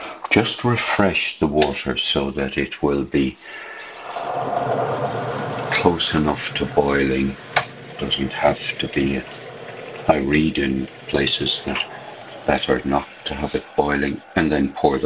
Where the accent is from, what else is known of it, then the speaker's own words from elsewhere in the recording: Ireland; When I was growing up in Ireland, you never thought of asking somebody, how much milk do you want in your tea?